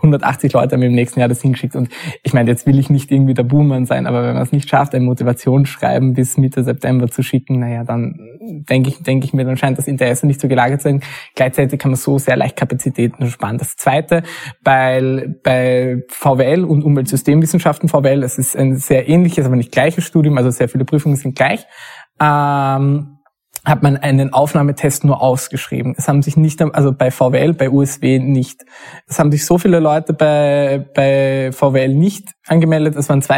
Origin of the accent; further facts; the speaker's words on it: Graz, Styria, Austria; Das erste, ich komme aus Graz, deswegen sind wir